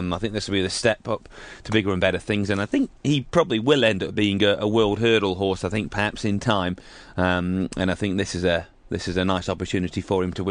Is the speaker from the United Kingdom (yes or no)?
yes; Uttoxeter, West Midlands, United Kingdom; he did that at my hometown track, Uttoxeter, a few years ago.